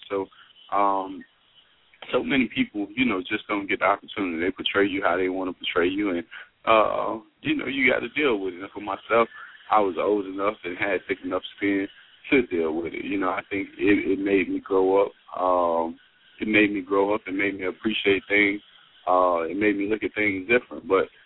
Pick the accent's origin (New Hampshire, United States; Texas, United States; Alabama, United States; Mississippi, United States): Mississippi, United States; Lawrence; You know, I came from Lawrence, Mississippi, man. Nobody expected me to ever hear from me in the beginning.